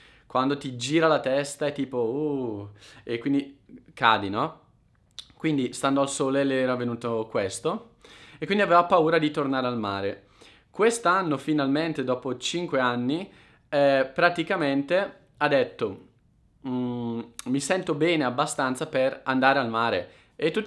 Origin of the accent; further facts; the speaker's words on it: Concesio, Lombardy, Italy; also born or lived in Brescia; Concesio, che è il comune dove la nonna è nata e dove vive e dove sono nato anch'io, cioè io sono nato a Brescia, ma poi ho vissuto nel comune di Concesio